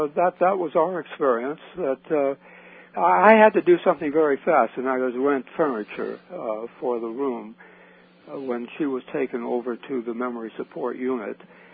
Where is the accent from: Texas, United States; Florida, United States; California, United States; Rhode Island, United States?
California, United States; Sacramento; And occasionally I got weekend passes and went back to my hometown, Sacramento, and there I met Yvette.